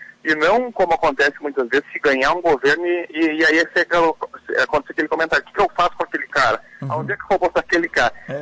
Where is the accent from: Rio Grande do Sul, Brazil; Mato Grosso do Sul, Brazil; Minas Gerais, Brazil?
Rio Grande do Sul, Brazil; Mas eu, como gaúcho